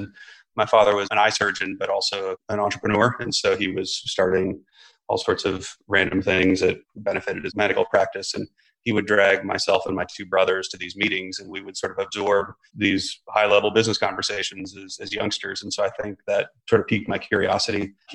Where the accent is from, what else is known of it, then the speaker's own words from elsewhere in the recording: Omaha, Nebraska, United States; So I'm from Omaha, Nebraska, which doesn't really matter much to the story